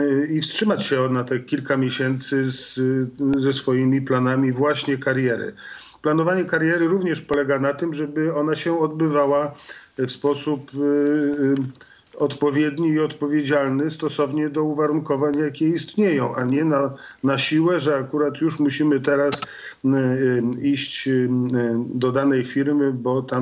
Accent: Pomeranian Voivodeship, Poland; zwłaszcza u nas na Kaszubach, to doskonale o tym wiemy

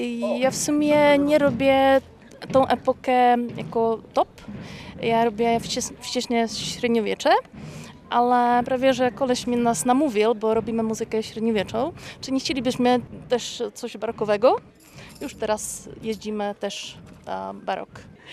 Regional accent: Frýdek-Místek, Moravian-Silesian Region, Czechia; Przyjechaliśmy z Frytkumistku, z okolicy Frytkumistku, a z Śląska, jest blisko Śląska.

